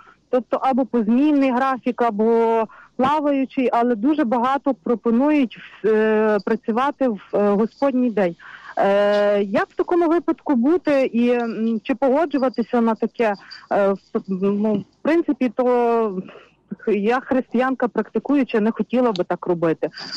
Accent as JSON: {"language": "Ukrainian", "region": "Lviv Oblast", "country": "Ukraine", "said": "А я також з Львівщини у Львові працюю."}